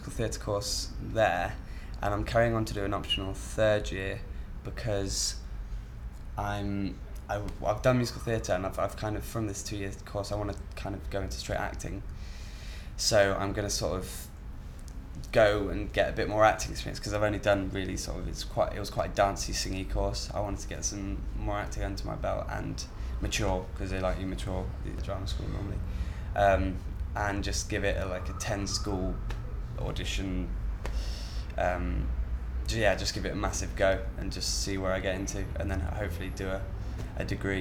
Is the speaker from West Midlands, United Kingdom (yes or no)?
no; Nottingham, East Midlands, United Kingdom; I'm 18 years old, and I'm from Nottingham.